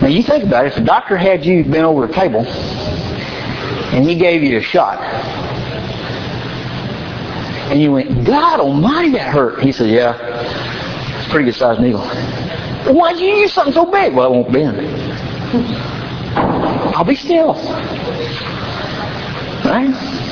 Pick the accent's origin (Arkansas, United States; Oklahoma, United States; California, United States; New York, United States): Oklahoma, United States; Of course, I'm from Oklahoma, so whatever. No, I'm not picking on Oklahoma.